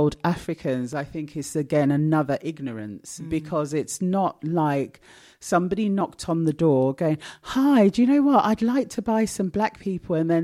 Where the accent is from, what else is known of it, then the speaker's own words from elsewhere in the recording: Ghana; This cannot happen in my country. This is my country. I am Ghanaian.